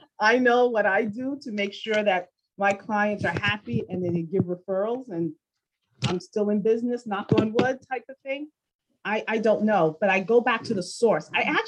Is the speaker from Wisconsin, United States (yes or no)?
no; New York, United States; so I'm from New York, so we don't like wasting time.